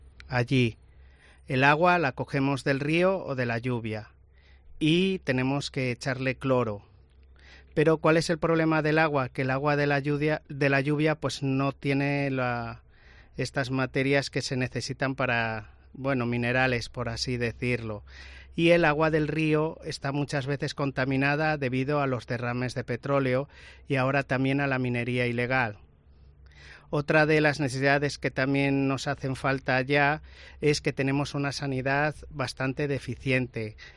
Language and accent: Spanish; Castile and León, Spain; Bueno, yo soy de un pueblo de Zamora que se llama Sitrama de Tera.